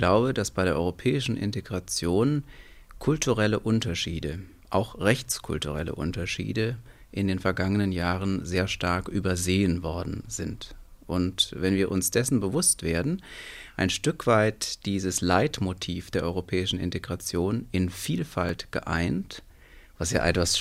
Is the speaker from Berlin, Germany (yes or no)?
no; Buseck, Hesse, Germany; ist einmal mitten in Hessen, natürlich mein Heimatland und auch mein Heimatort. Ich bin ja im Grunde durch und durch Hesse, in Hessen geboren und einen wesentlichen Teil meiner Ausbildung in Hessen verbracht.